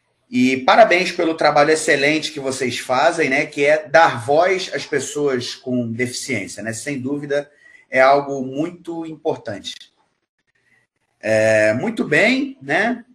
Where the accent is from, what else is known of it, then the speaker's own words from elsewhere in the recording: Rio de Janeiro, Brazil; eu esqueci de falar, eu sou do Rio de Janeiro, né?